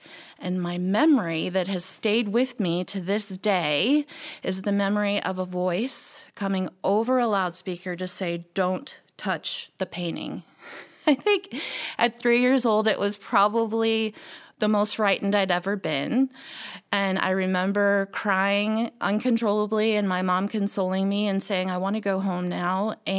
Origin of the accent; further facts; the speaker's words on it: Sharon, Pennsylvania, United States; I am originally from Western Pennsylvania